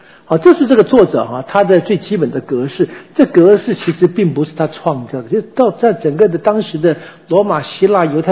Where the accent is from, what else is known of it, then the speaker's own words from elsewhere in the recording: Taiwan; 说我们台湾话说怎么样